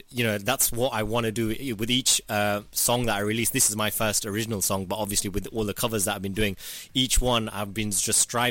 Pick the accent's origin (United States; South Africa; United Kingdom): United Kingdom; You know, growing up in the UK as a Gujarati, as a British Asian, British South Asian, there's so many elements to our culture growing up in this country.